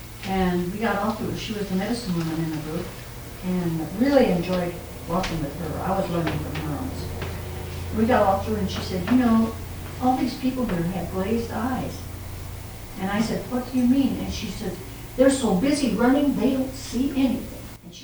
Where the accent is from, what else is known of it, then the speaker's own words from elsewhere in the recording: Iowa, United States; You know, I was from Iowa, but not anymore